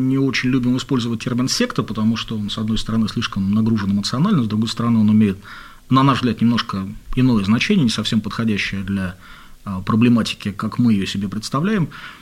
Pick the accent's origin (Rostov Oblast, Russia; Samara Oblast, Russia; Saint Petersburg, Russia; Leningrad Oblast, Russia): Leningrad Oblast, Russia; Vyborg; когда я еще жил в родном городе Выборге